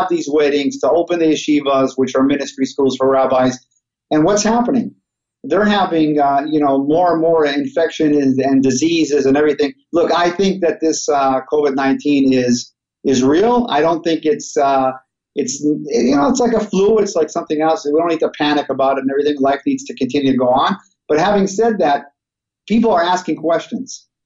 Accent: Bnei Brak, Tel Aviv District, Israel; but the other one is Bnei Brak, where my hometown is.

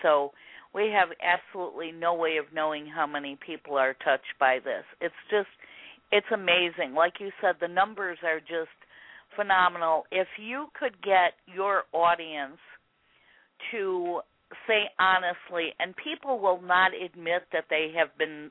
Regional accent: Chicago, Illinois, United States; moved away as an adult; now in Missouri, United States; I'm from Chicago. I live in Missouri. I've been here since 1994. I don't talk like a Missourian. I still talk like a Chicagoan.

